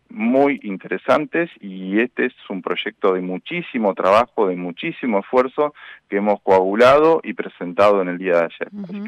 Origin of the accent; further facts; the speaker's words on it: Santa Fe, Argentina; eso complejiza el desarrollo de nuestros hijos, de nuestra comunidad, y no es lo que buscamos como santafesinos.